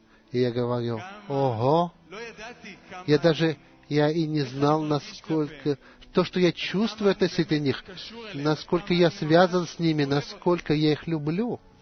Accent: Petah Tikva, Central District, Israel; я из Петах-Тиквы.

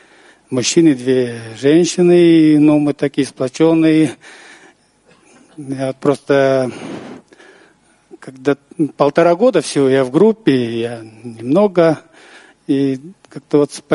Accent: Kara-Balta, Chüy Region, Kyrgyzstan; Я из Кыргызстана, город такой Карабалта.

